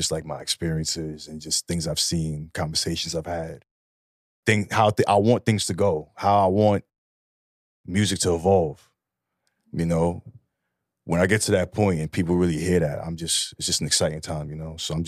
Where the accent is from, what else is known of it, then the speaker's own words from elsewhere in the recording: Trinidad & Tobago; So I'm Indian. Like my ancestry, I'm Trinidadian, but my ancestry is like all the way in Gujarat.